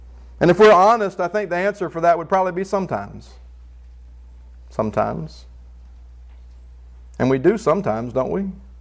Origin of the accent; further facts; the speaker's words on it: Beaufort, South Carolina, United States; I was born and raised here, but some of us don't even know anything about Beaufort.